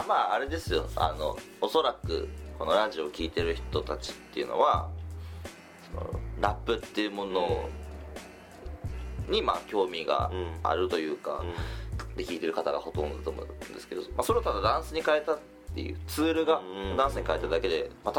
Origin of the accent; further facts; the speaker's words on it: Ishikawa, Japan; 石川県から来ましたスモーキーダウンというチーム、ダンスチームにいます